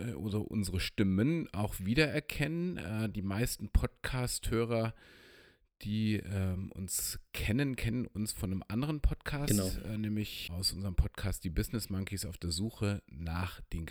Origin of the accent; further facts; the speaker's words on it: Gelsenkirchen, North Rhine-Westphalia, Germany; born there; ich bin ja in Gelsenkirchen geboren, daher habe ich auch irgendwie eine ganz natürliche Distanz zu der Stadt Dortmund